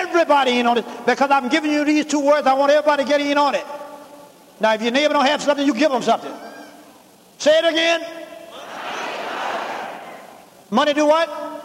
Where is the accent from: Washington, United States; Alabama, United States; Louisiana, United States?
Louisiana, United States; He out of Ohio. I'm from Louisiana.